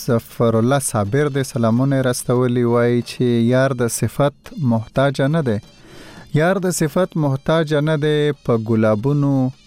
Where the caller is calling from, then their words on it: Peshawar, Khyber Pakhtunkhwa, Pakistan; زه له پیښور وای درسره یم